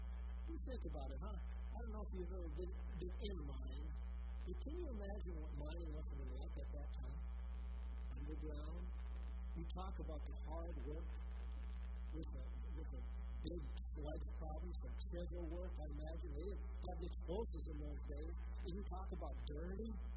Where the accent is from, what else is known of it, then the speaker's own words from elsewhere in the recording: Virginia, Minnesota, United States; born there; Virginia and Everett, Minnesota, where my dad was born, and I was born in Virginia